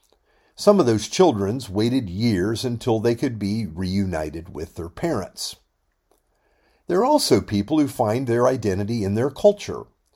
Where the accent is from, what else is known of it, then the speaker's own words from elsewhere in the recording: Florida, United States; born there; I could say that my family is from North Carolina, or I was born in Florida, I'm a Floridian.